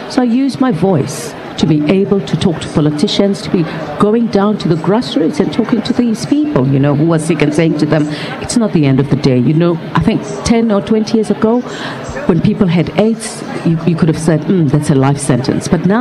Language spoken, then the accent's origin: English; South Africa; being a South African and being a citizen of Africa, you know, I love my continent